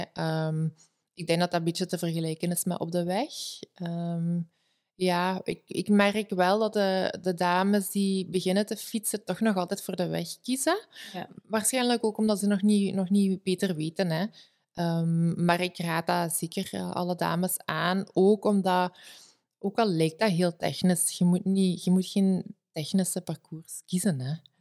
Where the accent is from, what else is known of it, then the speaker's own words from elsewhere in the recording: Limburg, Netherlands; omdat ik kom uit Limburg, zoals iedereen kan horen.